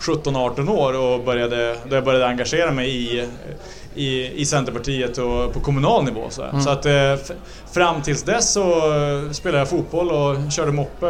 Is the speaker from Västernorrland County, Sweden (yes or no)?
yes; Örnsköldsvik, Västernorrland County, Sweden; jag är uppvuxen i Örnsköldsvik, eller strax utanför Örnsköldsvik, under Peter Forsbergs storhetstid.